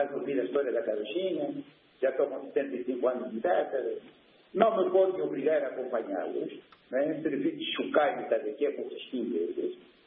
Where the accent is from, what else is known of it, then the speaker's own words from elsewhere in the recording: Angola; eu sou angolano